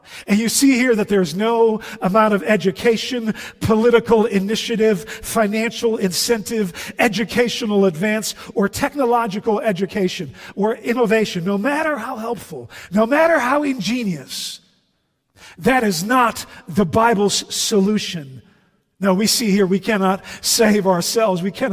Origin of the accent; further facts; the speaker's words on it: The Hague, South Holland, Netherlands; Yesterday morning at 6:15 in my hometown, actually not very far from where I grew up in The Hague